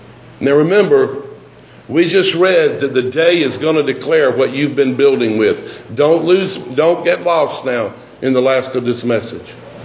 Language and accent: English; Georgia, United States; Man plants, you know, I'm from Georgia, and so in my lifetime I've seen it numerous occasions that on our farm they came along and there were woodlands of completely grown pine trees.